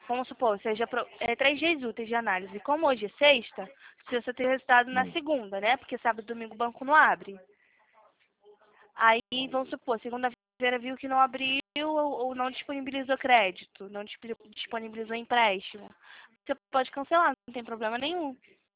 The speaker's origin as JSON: {"language": "Portuguese", "region": "Rio de Janeiro", "country": "Brazil", "said": "eu sou do Rio."}